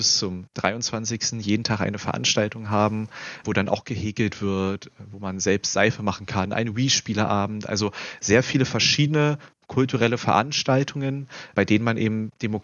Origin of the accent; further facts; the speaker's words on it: Germany; Wir sind ja alle aufgewachsen in der Zeit und in der Welt, zumindest hier in Deutschland, wo Frieden und Freiheit irgendwie eine Selbstverständlichkeit waren.